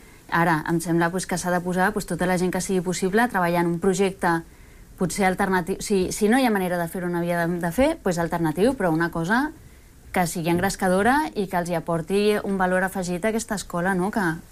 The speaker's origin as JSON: {"language": "Catalan", "region": "Catalonia", "country": "Spain", "tie": "born or raised there", "also_born_or_lived": "Argentina", "second_language": "Catalan", "said": "Jo vaig néixer a Argentina i vaig venir aquí de petita i ara utilitzo el català, parlo en català amb la meva família, amb el meu fill"}